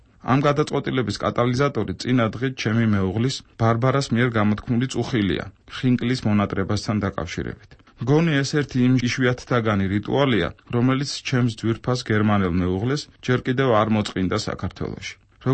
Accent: Rustavi, Kvemo Kartli, Georgia; now in Tbilisi, Georgia; რუსთავი ჩემი ბავშვობის ქალაქია. აქ დავიბადე და საშუალო სკოლაც აქ დავასრულე. მიუხედავად ამისა, ვერაფრით უწოდებ ამ ქალაქს მშობლიურს. არასოდეს მქონია მის მიმართ ნოსტალგიის განცდა მას შემდეგ, რაც თბილისში დავსახლდი.

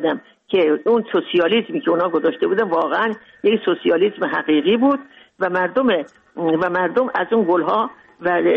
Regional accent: Mashhad, Razavi Khorasan, Iran; also born or lived in Moscow; now in Tajikistan; بزرگ شدم در مشهد، بزرگ در مشهد درس خوندم، بزرگ شدم

